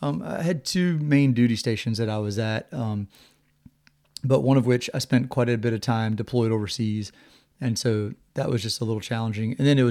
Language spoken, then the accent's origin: English; Virginia, United States; I grew up in Virginia, kind of out in the middle of nowhere, little tiny town.